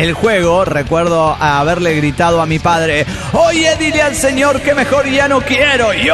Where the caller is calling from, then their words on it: Colombia; de Colombia.